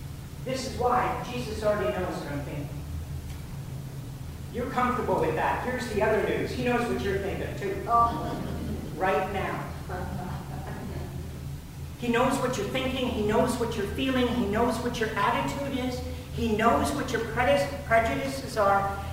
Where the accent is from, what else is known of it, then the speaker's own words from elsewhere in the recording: Simcoe, Ontario, Canada; And I'm from Simcoe, so I gotta tell you.